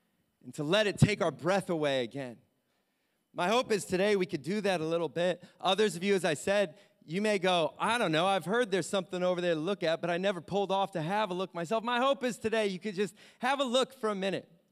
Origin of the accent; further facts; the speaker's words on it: Akron, Ohio, United States; now in New York City, United States; When I grew up in Akron, Ohio, one of the greatest cities on planet Earth